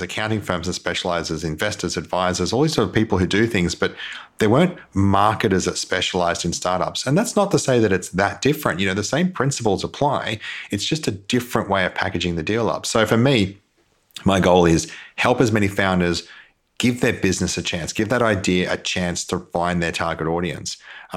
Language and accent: English; Queensland, Australia; And it's the one time I say I'm a Queenslander is when it comes to startups. I'm a Queensland startup guy.